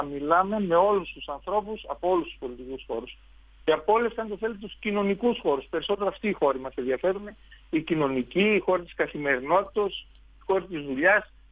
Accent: Thessaloniki, Central Macedonia, Greece; εγώ είμαι Θεσσαλονικιός, νομίζω ότι είμαι ο πανοραμίτης του Βαθού Θεσσαλονίκη, είμαι ο Θεσσαλονικιός που θα ξαναγυρίσει την πόλη του. Γιατί εκεί γεννήθηκα, εκεί μεγάλωσα, εκεί παντρεύτηκα, εκεί σπούδασα.

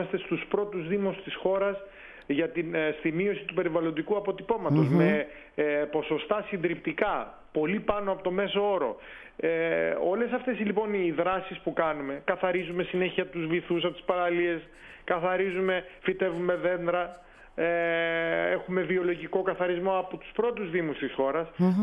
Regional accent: Leipsoi, South Aegean, Greece; Δεν ήξερε κανείς στο νησί μου και αυτό με στεναχωρούσε. Και μάλιστα επειδή και το όνομα παραπέμπει σε κάτι το οποίο του λείπει κάτι, Λειψή.

